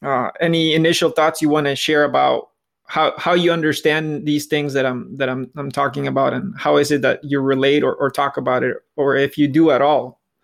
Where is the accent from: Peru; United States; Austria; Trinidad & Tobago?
Peru; You know that I'm from Peru, and you know that in my hometown, climate change has had a big impact for decades.